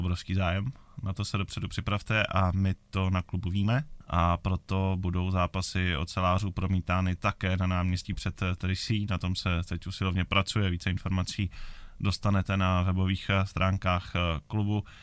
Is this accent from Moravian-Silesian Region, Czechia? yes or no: yes; Ostrava, Moravian-Silesian Region, Czechia; protože jsem taky z Ostravy, tak jsem vezl autem domů do Ostravy